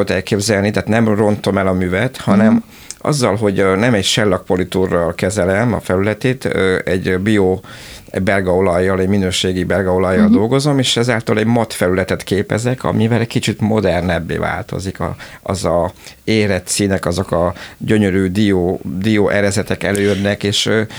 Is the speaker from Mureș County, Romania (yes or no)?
no; Miercurea Ciuc, Harghita, Romania; mivel én erdélyi származású vagyok, csíkszeredai.